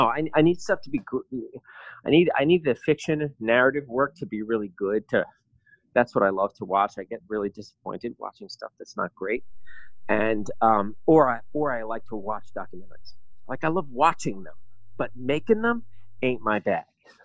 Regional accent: New York, United States; now in Berlin, Germany; So, as an American, as a New Yorker, even, and as a Western European perspective

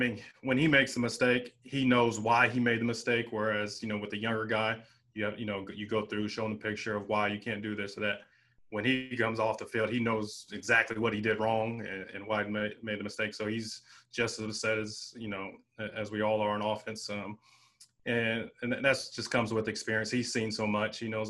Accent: San Diego, California, United States; I've watched Phillip for a long time, me growing up in San Diego. So I've always followed the Chargers, you know, even before I came here.

